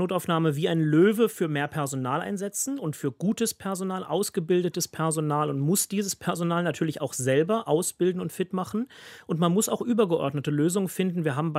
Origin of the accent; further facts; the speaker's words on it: Germany; als Deutscher hat man genügend Bezugspunkte, um Interesse und auch Neugier auf das Land Israel zu haben.